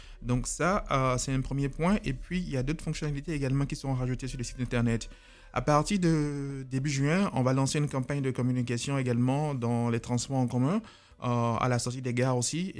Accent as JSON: {"language": "French", "country": "Benin", "tie": "born or raised there", "also_born_or_lived": "Paris, France", "moved": "as an adult", "lives_now": "United States", "said": "J'ai fait mes études secondaires au Bénin, où j'ai obtenu mon bac. Puis après ça, je suis venu à Paris pour poursuivre mes études universitaires."}